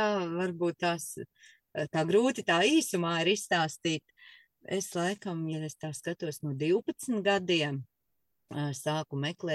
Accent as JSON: {"language": "Latvian", "town": "Jaunbērze", "region": "Dobele Municipality", "country": "Latvia", "said": "es arī neesmu no Rīgas, es neesmu Rīgā dzimusi un augusi. Es esmu no Dobeles puses, tāds miestiņš Jaunbērze, un kristīta es esmu Dobelē, Dobeles baznīcā, 14 gados"}